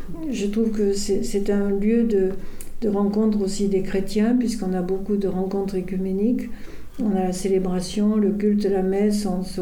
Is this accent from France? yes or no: yes; Cannes, Provence-Alpes-Côte d'Azur, France; je suis née à Cannes, j'ai grandi avec le festival.